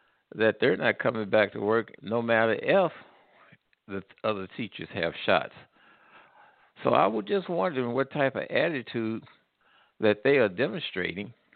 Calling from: Midwest, United States; Calling from the Midwest.

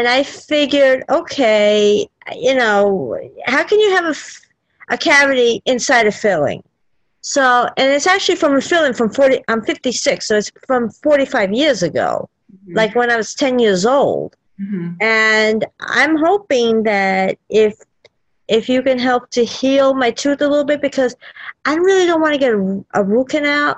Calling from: New York City, New York, United States; from Queens, New York.

